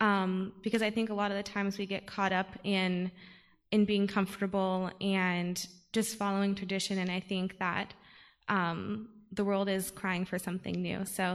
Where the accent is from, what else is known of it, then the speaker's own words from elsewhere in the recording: California, United States; I'm from Southern California. I just graduated from Walla Walla University.